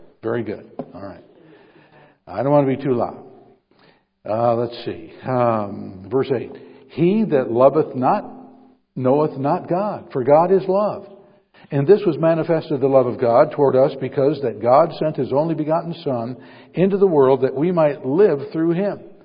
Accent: Belleville, Michigan, United States; And he found out I was from Belleville.

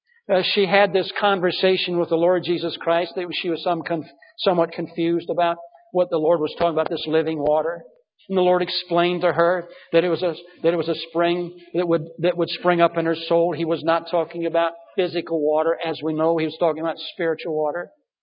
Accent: Michigan, United States; I do not have compassion for Michigan, even though this is my home state.

